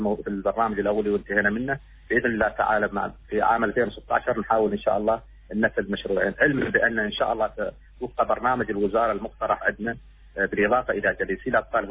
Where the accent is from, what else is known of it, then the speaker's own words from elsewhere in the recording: Oman; أنا كمواطن عماني